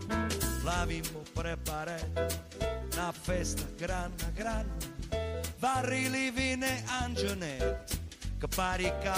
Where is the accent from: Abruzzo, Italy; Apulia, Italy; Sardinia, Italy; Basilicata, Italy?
Basilicata, Italy; born there; Sono nato in Basilicata. Sì, la Basilicata esiste.